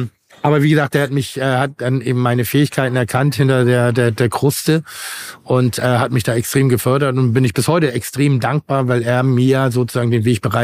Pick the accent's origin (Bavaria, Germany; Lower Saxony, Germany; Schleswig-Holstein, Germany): Schleswig-Holstein, Germany; Pinneberg; In Pinneberg.